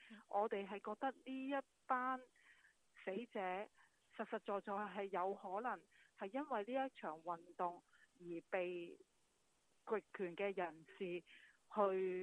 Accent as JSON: {"language": "Cantonese", "country": "Hong Kong", "said": "我们也都很敬佩他们曾经为我们香港，为我们香港人付出了自己的生命。"}